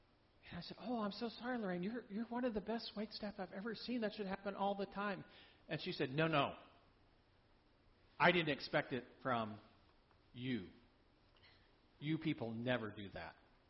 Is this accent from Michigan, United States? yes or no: no; Texas, United States; I'm from Texas, so I have this lightweight jacket, and it's wintertime in Washington, D.C., so it's cold, cold outside in the part of February.